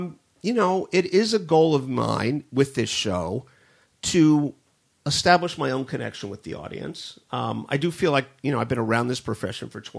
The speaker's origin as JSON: {"language": "English", "town": "Miami", "region": "Florida", "country": "United States", "said": "I'm from Miami."}